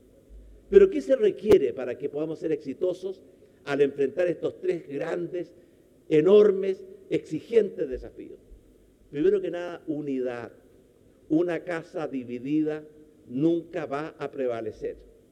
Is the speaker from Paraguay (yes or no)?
no; Chile; somos todos chilenos y chilenas.